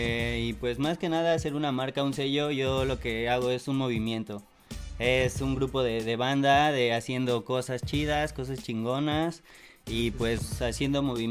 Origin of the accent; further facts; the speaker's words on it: State of Mexico, Mexico; now in Jalisco, Mexico; vengo del Estado de México, pero ya llevo un rato aquí radicando en lo que es Jalisco, los Altos de Jalisco, ¿no?